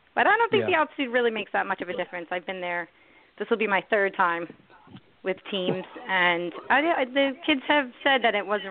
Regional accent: Long Island, New York, United States; My partners and I come from Long Island, New York.

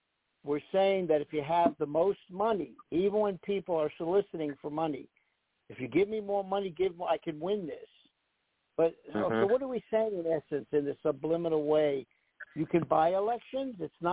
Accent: New Jersey, United States; and I'm from New Jersey, I'm not a real fan of his

